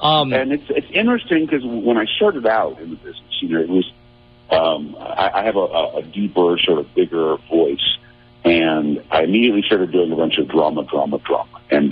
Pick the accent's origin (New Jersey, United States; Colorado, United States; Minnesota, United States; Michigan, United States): Minnesota, United States; St. Paul; also born or lived in Tucson; Yeah, I grew up in St. Paul. Grew up in Highland Park, right by, my family lived right by St. Clair and Fairview.